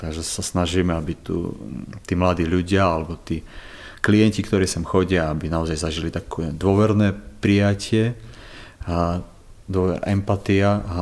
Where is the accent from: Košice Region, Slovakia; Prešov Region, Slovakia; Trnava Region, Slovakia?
Prešov Region, Slovakia; Poprad; also born or lived in Levoča; pochádzam z Popradu, ale som sa narodil v Levoči. A v súčasnosti pracujem ako misijný pracovník na plný úväzok pre cirkevný zbor Bratskej jednoty baptistov v Poprade.